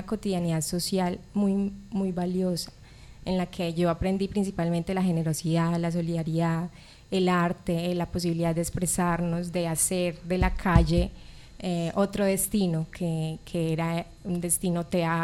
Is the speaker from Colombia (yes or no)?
yes; Bello, Antioquia, Colombia; Yo nací en Medellín, en el Hospital General, pero toda mi vida he vivido en Bello.